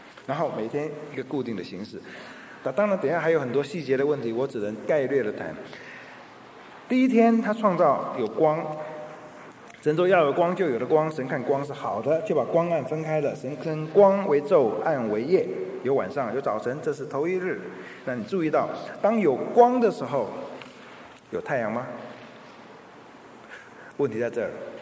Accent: China; 我们中国人很能够接受这个概念

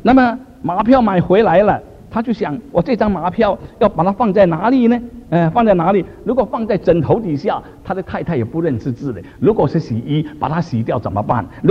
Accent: Singapore; 有时我小的时候在新加坡

